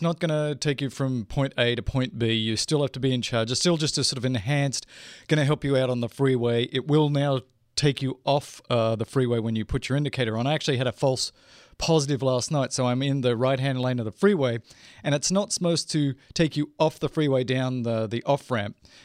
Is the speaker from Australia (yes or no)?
yes; Australia; is it because I'm Australian?